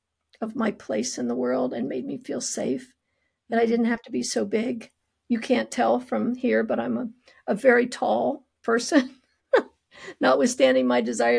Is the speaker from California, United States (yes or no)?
no; Kansas, United States; Well, I grew up in Kansas. I grew up not too far from here, where we do have a lot of trees.